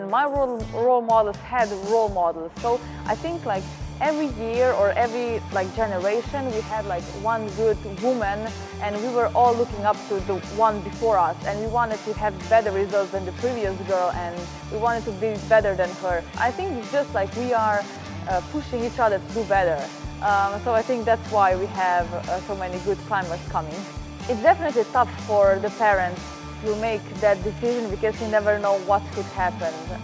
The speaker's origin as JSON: {"language": "English", "country": "Slovenia", "second_language": "English", "said": "I'm 23 years old, and I'm a climber from Slovenia."}